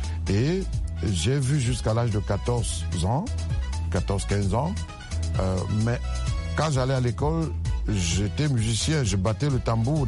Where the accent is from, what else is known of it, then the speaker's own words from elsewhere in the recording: Banjul, Gambia; j'entends un oiseau chanter comme celui que j'avais laissé à Banjul dans mon village natal.